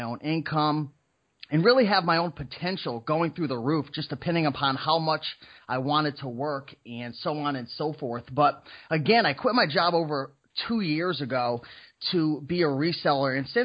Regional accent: Connecticut, United States; I'm 28 years old. I'm from Connecticut. Yes, Connecticut, where there's a rougher and rougher winter each and every year.

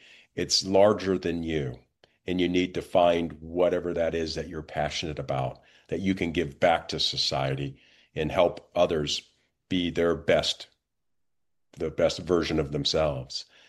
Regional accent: Midwest, United States; it was that experience of growing up in the Midwest with a multiracial family that I took into my law enforcement career.

